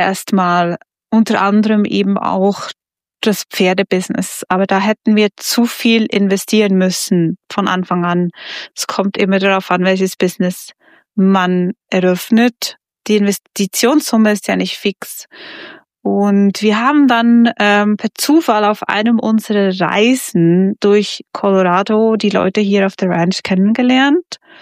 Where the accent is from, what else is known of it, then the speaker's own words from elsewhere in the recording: Switzerland; Wir sind Schweizer